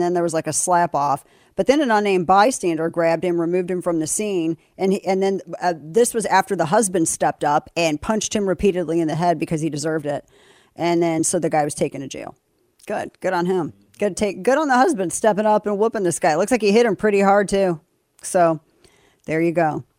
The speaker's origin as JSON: {"language": "English", "region": "Missouri", "country": "United States", "lives_now": "Texas", "said": "Apparently I'm from Missouri and now we're in Texas."}